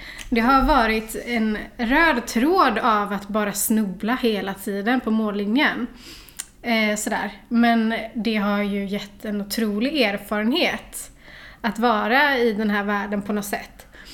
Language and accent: Swedish; Olofstorp, Västra Götaland County, Sweden; Ja, jag är från Olofstorp. Så det är knappt 20 minuter ut på landet. Där har jag vuxit upp.